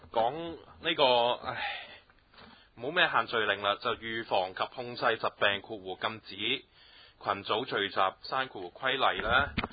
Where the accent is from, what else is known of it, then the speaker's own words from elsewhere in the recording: Hong Kong; 亦都佢係對我哋香港人行使嗰個公民自由係有一個過分嘅規限